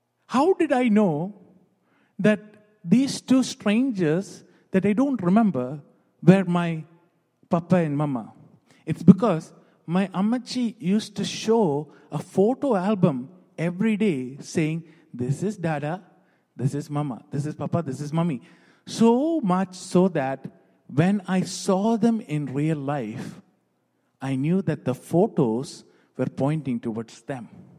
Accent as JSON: {"language": "English", "town": "Mylapra", "region": "Kerala", "country": "India", "tie": "born or raised there", "also_born_or_lived": "United Arab Emirates", "moved": "yes", "said": "I was born in the Middle East in a country called United Arab Emirates. When I was about 5 months old, my parents sent me to live with my mom's parents. So they lived in Mylapra in Kerala."}